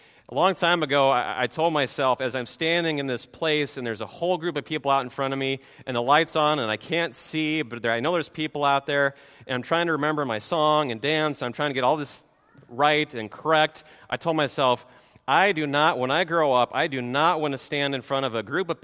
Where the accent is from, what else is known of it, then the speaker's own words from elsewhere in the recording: Clemens, Nebraska, United States; Back in the 80s, back in my hometown, my home church of St. John's Lutheran Church, Clemens, Nebraska, our church and our school would put on these yearly plays and performances